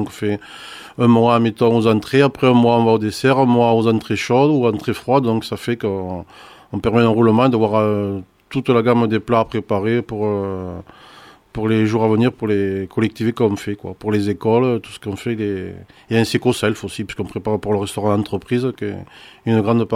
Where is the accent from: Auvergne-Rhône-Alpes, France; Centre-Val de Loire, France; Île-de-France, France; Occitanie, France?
Occitanie, France; Figeac; j'ai 48 ans, je suis né à Figeac, j'ai toujours habité dans la région